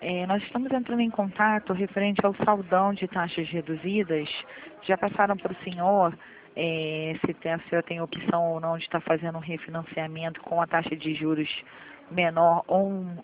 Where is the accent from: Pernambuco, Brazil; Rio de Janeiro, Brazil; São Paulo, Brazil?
Rio de Janeiro, Brazil; Não, não, eu sou do Rio.